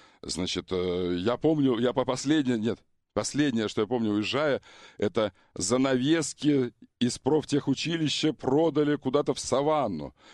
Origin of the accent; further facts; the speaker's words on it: Ukraine; Поверь мне, украинцу. Я преувеличиваю, как нормальный украинец.